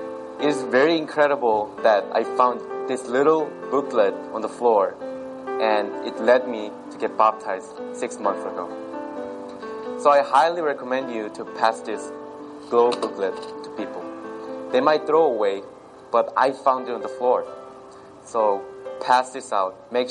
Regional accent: South Korea; English is a second language; moved away; I came here in freshman year, and I came from Korea.

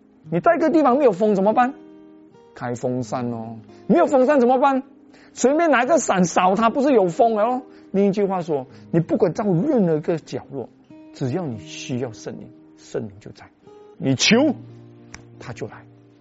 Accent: Malaysia; accent: Malaysian; 他们听我又听我的口音，马来西亚口音

